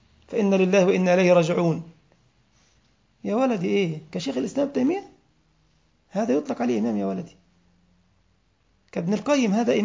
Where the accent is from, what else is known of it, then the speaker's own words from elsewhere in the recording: Egypt; كنت أدرس في مسجد من المساجد في بلدنا مصر